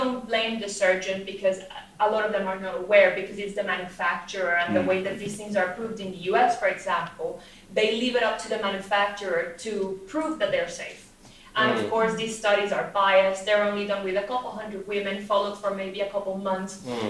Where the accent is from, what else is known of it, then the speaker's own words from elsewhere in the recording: Colombia; I'm from Colombia, and while social media may have raised the visibility of injectables